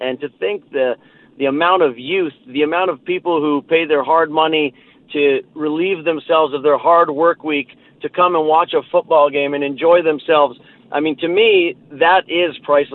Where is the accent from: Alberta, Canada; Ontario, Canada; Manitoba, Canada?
Alberta, Canada; Calgary; when I was growing up in Calgary